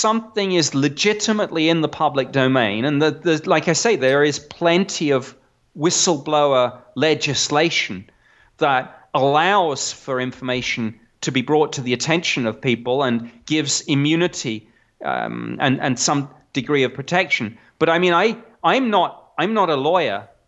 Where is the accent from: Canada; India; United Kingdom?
United Kingdom; now in United States; I'm a Brit, so I'm now an honored guest in this great country.